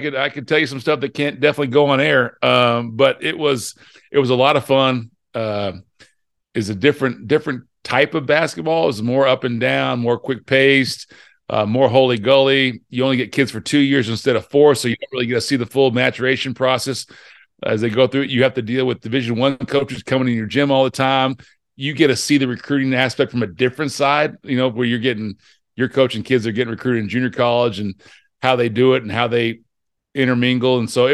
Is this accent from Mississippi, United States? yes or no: no; Alaska, United States; There's five people in my family. We're all born in different states. I'm from Alaska.